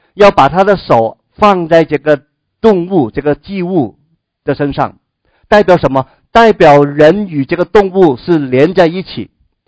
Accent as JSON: {"language": "Chinese", "region": "Guangdong", "country": "China", "said": "如果人家生日我们广东人说"}